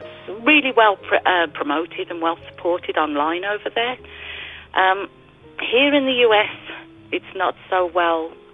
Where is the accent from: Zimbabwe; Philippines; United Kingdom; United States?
United Kingdom; England; But I went back to England for a visit. I'm obviously from England.